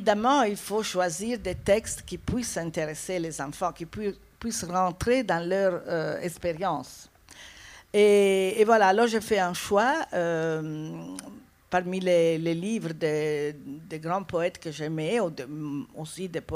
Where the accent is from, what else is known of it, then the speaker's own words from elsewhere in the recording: Italy; now in Portugal; je suis italienne, tout à fait, mais je vis maintenant une partie de l'année au Portugal. Et plus précisément, pas dans le Portugal même, mais dans une île très belle qui appartient au Portugal, et qui est Madeira.